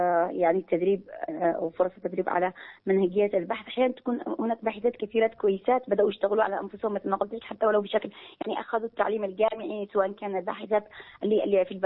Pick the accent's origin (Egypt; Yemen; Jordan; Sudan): Yemen; نحن كباحثات يمنية نعتمد على بعض